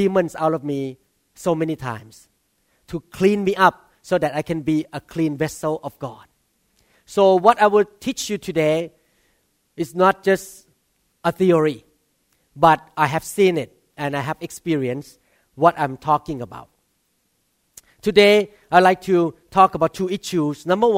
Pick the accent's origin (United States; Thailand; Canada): Thailand; when I grew up in Thailand